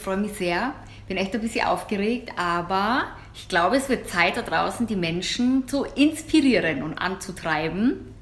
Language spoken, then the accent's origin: German; Bavaria, Germany; komme ja eigentlich eher aus dem ländlichen Teil von Bayern. Also ich bin in der Nähe München aufgewachsen